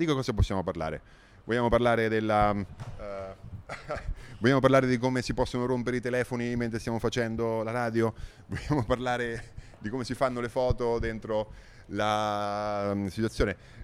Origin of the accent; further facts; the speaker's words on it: Macerata, Marche, Italy; dico noi perché io pure sono di Macerata